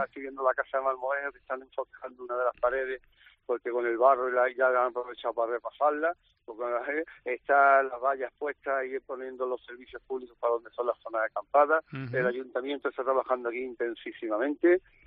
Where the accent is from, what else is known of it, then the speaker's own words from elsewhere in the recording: Málaga, Andalusia, Spain; cómo somos los cofrades malagueños.